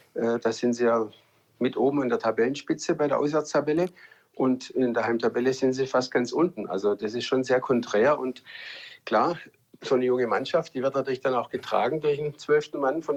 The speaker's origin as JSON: {"language": "German", "town": "Stuttgart", "region": "Baden-Württemberg", "country": "Germany", "tie": "born there", "said": "Ja, ich bin ja in Stuttgart geboren, wohne 10 Minuten weg vom Stadion, von der Mercedes-Benz-Arena. Bin trotzdem schön im Grün, im Remstal, in den Weinbergen. Also ich bin so am Stadtrand."}